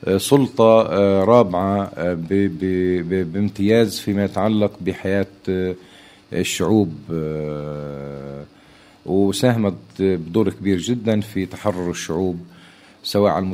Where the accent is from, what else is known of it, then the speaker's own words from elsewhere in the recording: Palestine; إحنا كصحفيين فلسطينيين